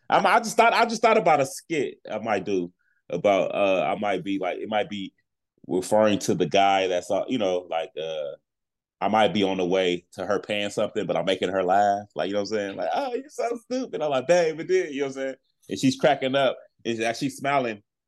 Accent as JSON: {"language": "English", "region": "California", "country": "United States", "tie": "born or raised there", "said": "And a lot of guys that I grew up in the Bay Area, there are a lot of dudes are like that."}